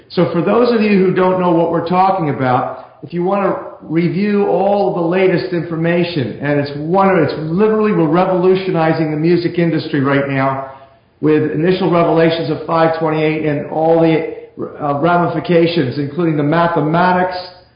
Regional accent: Philadelphia, Pennsylvania, United States; I'm a Messianic Jew, and you know what? So is Sherry. And what's interesting is we're both from Philadelphia.

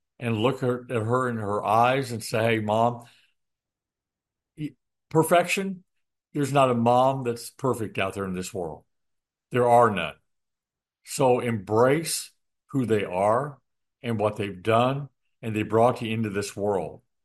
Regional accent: Illinois, United States; He grew up next to the state that I grew up in Indiana. I grew up in Illinois

